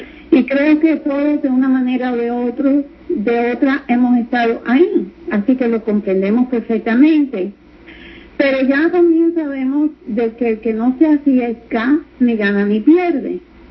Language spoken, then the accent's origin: Spanish; Cuba; aún en el acento latino Yo soy cubana y hay personas que me dicen a mí, tú no suenas cubana.